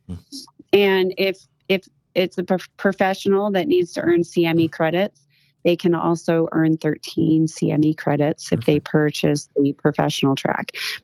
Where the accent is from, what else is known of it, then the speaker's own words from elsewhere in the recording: Michigan, United States; I will be at the Reawaken America tour, June 7th in Michigan, my hometown.